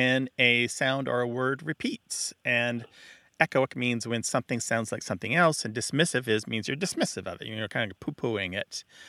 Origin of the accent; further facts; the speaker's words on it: Missouri, United States; moved away; Yes, because I am from Missouri and I did leave it.